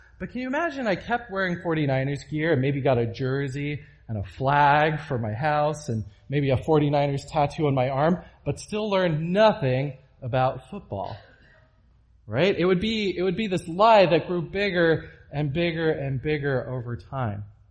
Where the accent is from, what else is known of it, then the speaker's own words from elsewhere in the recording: Cape Town, Western Cape, South Africa; moved away as an adult; now in United States; I moved to America from a place which didn't have very harsh winters at all. I came from Cape Town, South Africa.